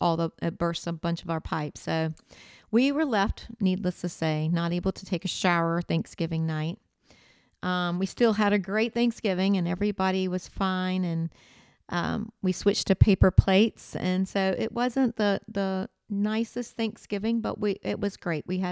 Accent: United States; I'm from Virginia, North Carolina line, Eastern Seaboard.

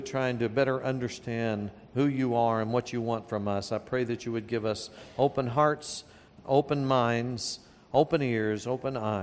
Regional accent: Texas, United States; even though I grew up in Texas, we were always hoping for snow.

